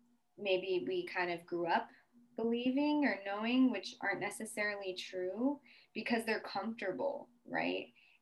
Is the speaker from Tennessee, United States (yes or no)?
no; Denver, Colorado, United States; moved away; And I am originally from Ute, Cheyenne, Arapaho, Sioux territories, which is so-called Denver, Colorado. Grew up there, born and raised